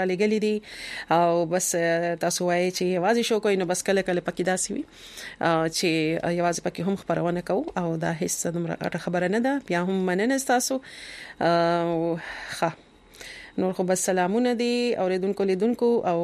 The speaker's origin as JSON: {"language": "Pashto", "region": "Khyber Pakhtunkhwa", "country": "Pakistan", "said": "زه د وزیرستان يم"}